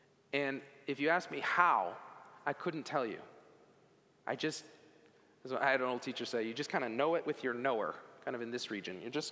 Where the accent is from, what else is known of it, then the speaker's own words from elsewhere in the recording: Ann Arbor, Michigan, United States; So even in this incredible environment, growing up in Ann Arbor with all this faith and all these people